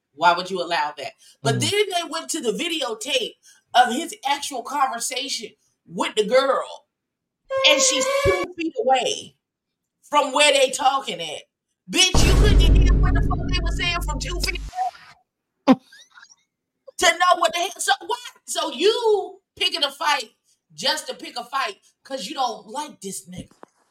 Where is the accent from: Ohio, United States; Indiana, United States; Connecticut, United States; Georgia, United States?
Connecticut, United States; Hartford; born there; I was born in Hartford, so I still...